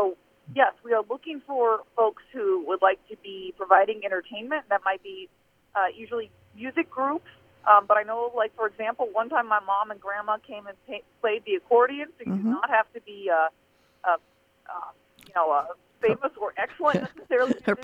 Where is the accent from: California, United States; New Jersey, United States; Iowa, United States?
Iowa, United States; Atlantic; also born or lived in Elkhorn; I grew up between Atlantic and Elkhorn, and I went to school in Atlantic. I graduated in 2004.